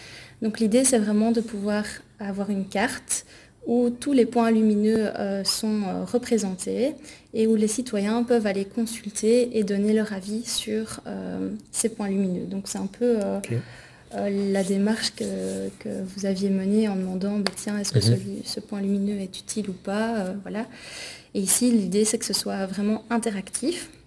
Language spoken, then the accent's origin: French; Belgium; c'est des questions qui sont très sensibles chez nous en Belgique et qui le sont moins en France